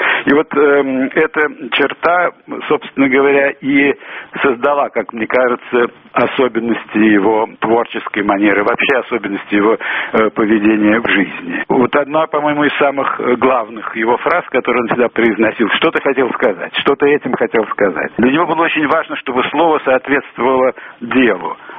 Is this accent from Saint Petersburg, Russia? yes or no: yes; Saint Petersburg, Russia; я коренной питерский человек, да.